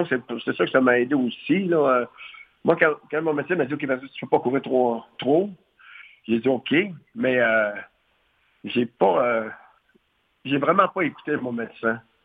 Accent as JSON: {"language": "French", "town": "Mashteuiatsh", "region": "Quebec", "country": "Canada", "moved": "yes", "said": "C'est sur nos terres au lac Saint-Jean. D'où ce que je viens de Machtoyat. Puis, disons, ça fait assez longtemps. Je suis parti de là, ça fait longtemps, mais je viens de là. Mes racines sont toutes là encore."}